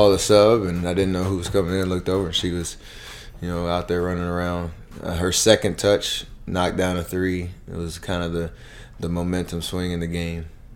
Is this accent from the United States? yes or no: yes; Charlotte, North Carolina, United States; I used to play in the park growing up in Charlotte.